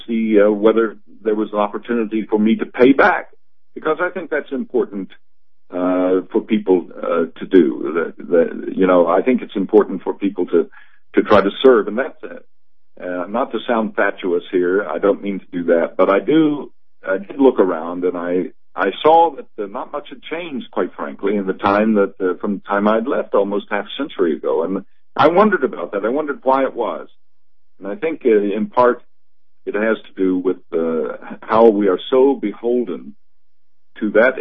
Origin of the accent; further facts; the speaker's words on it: Charleston, West Virginia, United States; My roots are deep here in West Virginia. I was born in Charleston. I was raised here. I went to St. Albans High School and graduated from St. Albans High